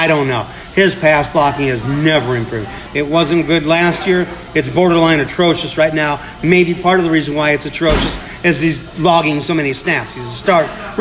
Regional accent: Illinois, United States; accent: Southern Illinois accent; I'm the slug from Southern Illinois with a nasally accent, with a Southern Illinois accent, Midwestern twang. I dropped my G's.

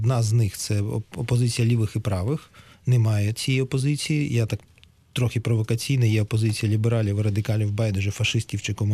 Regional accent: Ukraine; Я в Україні, я український грек з Приазов'я, в Грузії я з України грузин, як називають мене в Києві, трофейний грузин, ба більше ще в Грузії моя родина почасти російська.

